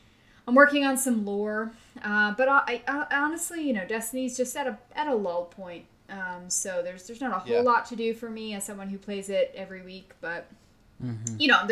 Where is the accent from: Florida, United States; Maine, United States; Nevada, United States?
Florida, United States; Tampa; I'm from Tampa, so Tampa Bay Rays, they won the AL East division.